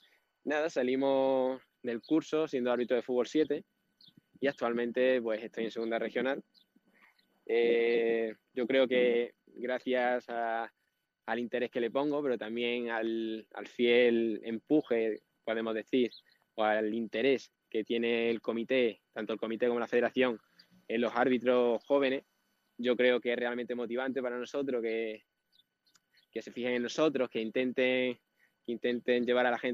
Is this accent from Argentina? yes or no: no; Extremadura, Spain; Que yo allí en mi pueblo, pues las delegaciones del comité extremeño estaban muy lejos.